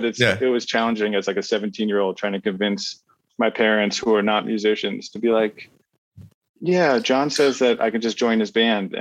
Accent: New Jersey, United States; Well, I grew up in New Jersey.

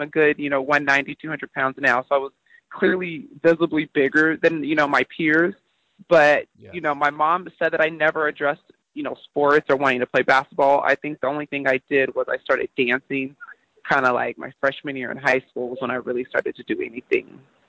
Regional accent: Atascadero, California, United States; also born or lived in Tacoma; I grew up in a small town in California called Atascadero. I was originally born in Tacoma, Washington. My parents were in the military, so we moved around a lot

